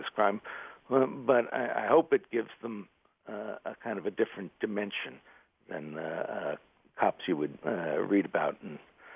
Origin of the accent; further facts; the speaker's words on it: New York City, New York, United States; which is when I grew up in New York City.